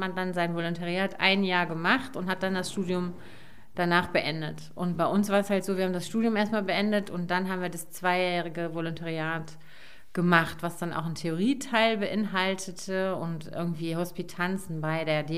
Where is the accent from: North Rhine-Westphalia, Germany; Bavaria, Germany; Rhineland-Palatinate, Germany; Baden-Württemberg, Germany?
North Rhine-Westphalia, Germany; Wermelskirchen; also born or lived in Remscheid; Also Wermelskirchen war natürlich so mein Heimatort, aber ich war ja auch jetzt jahrelang in Remscheid.